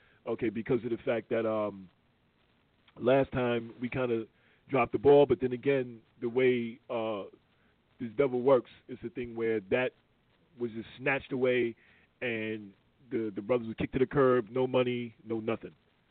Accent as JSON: {"language": "English", "region": "New York", "country": "United States", "said": "I'm from Queens as well. I'm from the Bronx and I'm from Queens."}